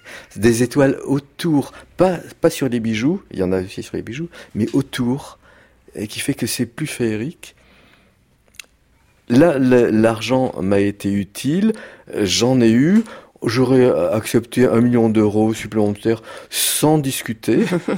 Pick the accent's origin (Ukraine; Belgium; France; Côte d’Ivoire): France